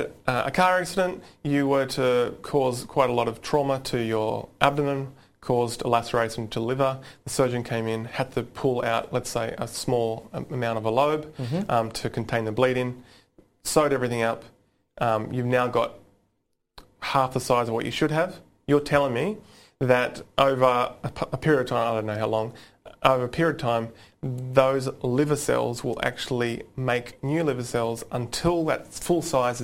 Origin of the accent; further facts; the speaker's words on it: Scotland, United Kingdom; I'm Scottish.